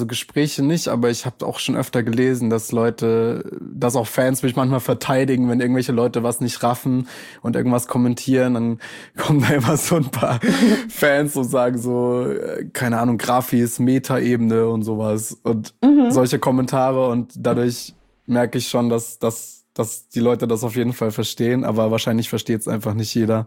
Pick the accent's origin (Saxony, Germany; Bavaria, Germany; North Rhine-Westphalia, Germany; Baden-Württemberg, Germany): Bavaria, Germany; now in Berlin, Germany; ich bin halt in Bayern aufgewachsen, aber ich bin seit 10 Jahren in Berlin.